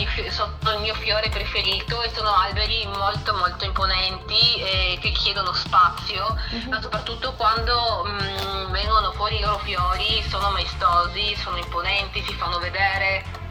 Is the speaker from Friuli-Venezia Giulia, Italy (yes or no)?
yes; Trieste, Friuli-Venezia Giulia, Italy; born there; Sono nata a Trieste.